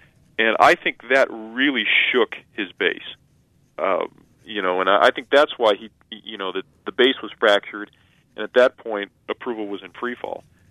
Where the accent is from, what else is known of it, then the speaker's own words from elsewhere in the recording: San Diego, California, United States; Well, I grew up in San Diego and went to school in Los Angeles at UCLA, and I get a lot of these emails from my friends.